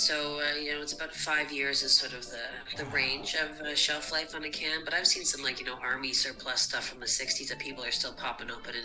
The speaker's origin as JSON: {"language": "English", "region": "Prince Edward Island", "country": "Canada", "tie": "born or raised there", "said": "I grew up in Prince Edward Island, right? So my family's from Ontario, but I'm from PEI."}